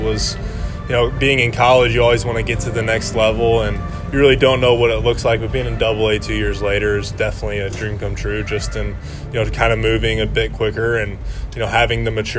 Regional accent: Texas, United States; I'm from Texas, so I'm used to the heat.

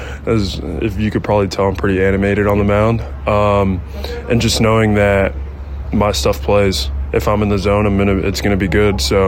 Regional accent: Miami, Florida, United States; I mean, we're both from Miami

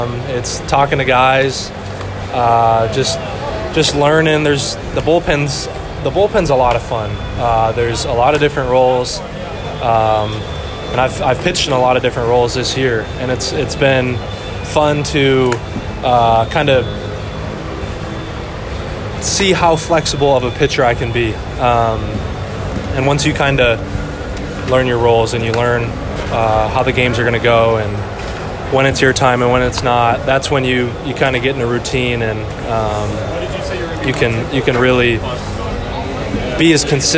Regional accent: Minnesota, United States; I'm from Minnesota. We had a cabin up in McGregor, Minnesota.

